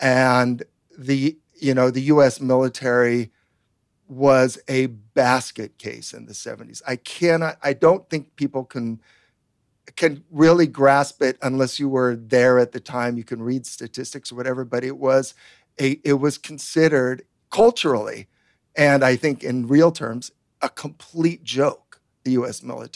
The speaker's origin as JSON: {"language": "English", "region": "California", "country": "United States", "tie": "born or raised there", "said": "At home, at least growing up in the Bay Area, with bombings all the time."}